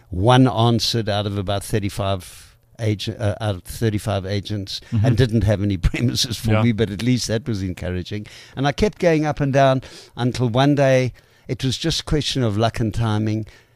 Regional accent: Johannesburg, Gauteng, South Africa; I grew up in Joburg.

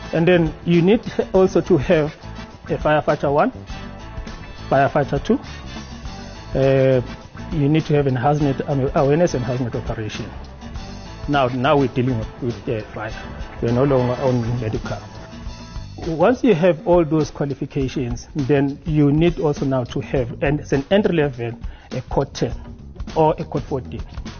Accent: Newcastle, KwaZulu-Natal, South Africa; I am from KwaZulu-Natal in Newcastle.

